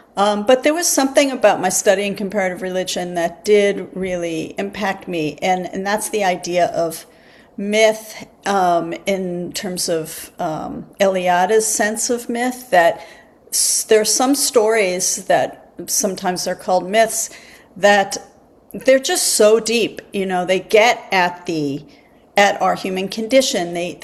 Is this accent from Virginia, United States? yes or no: no; Boston, Massachusetts, United States; So in terms of my background, I grew up in the Boston area, kind of very liberal and also somewhat secular place.